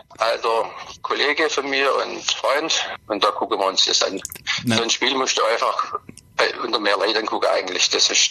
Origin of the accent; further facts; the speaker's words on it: Germany; Ich bin für Deutschland, ich bin Deutscher